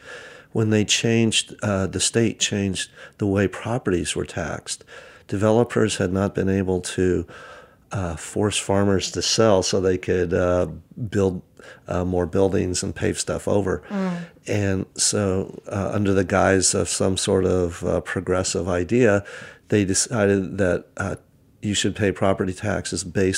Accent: California, United States; Yes, I was born and raised in Napa Valley, and I'm a third generation Napa Valley kid.

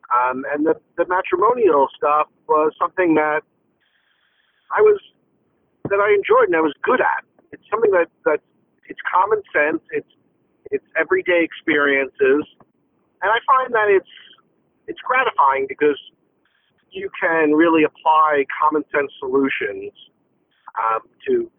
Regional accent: New Jersey, United States; Well, I'm from New Jersey. I grew up around here on the Jersey Shore, and I went to college in Boston.

